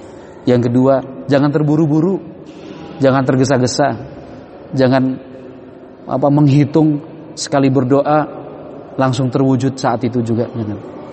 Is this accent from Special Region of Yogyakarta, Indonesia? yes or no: yes; Yogyakarta, Special Region of Yogyakarta, Indonesia; Saya dari Yogyakarta. Bapak Jogja, ibu orang Buton, tapi lahir besar sekolah di Jogja.